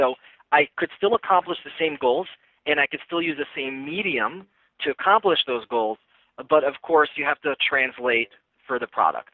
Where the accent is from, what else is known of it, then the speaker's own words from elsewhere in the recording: New Jersey, United States; I grew up in New Jersey over the GW.